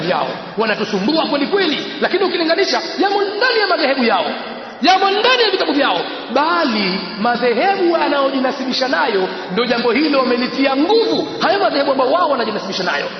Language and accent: Swahili; Zanzibar, Tanzania; kilichokuwa kinatokea Zanzibar na huku ndio hivyo hivyo, maana mimi ni mtu wa Zanzibar, mvua zilikuwa kubwa sana, mafuriko, wingu jeusi haikatiki.